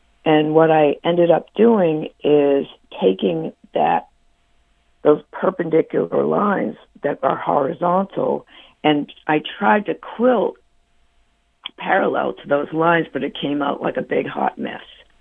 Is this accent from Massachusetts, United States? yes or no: yes; Boston, Massachusetts, United States; I'm from Boston, and I got my first apartment